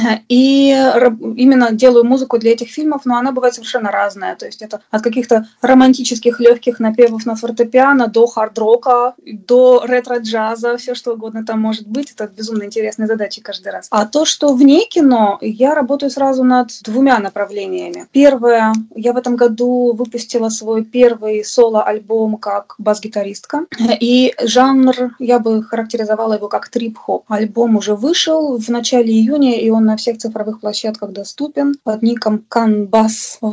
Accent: Yekaterinburg, Sverdlovsk Oblast, Russia; Да, я родилась и выросла в Екатеринбурге, получила высшее образование в Екатеринбурге

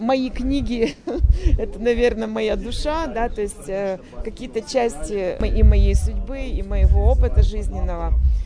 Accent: Yekaterinburg, Sverdlovsk Oblast, Russia; Я вот всем объясняю, что я не питерский житель, екатеринбурженка, но представляю молодых питерских авторов.

